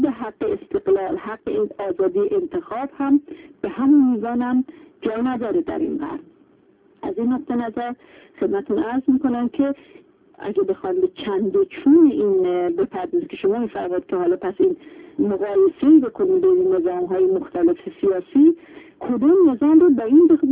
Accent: Iran; خب من گفتم من از ایرانم

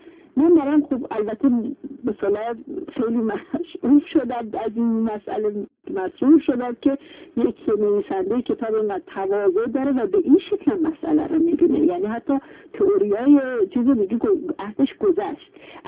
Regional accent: Iran; خب من گفتم من از ایرانم

